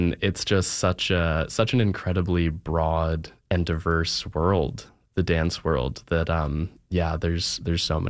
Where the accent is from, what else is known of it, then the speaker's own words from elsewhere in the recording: Virginia, United States; I'm from Virginia, and we have dancers from as far away as Brazil and South Korea.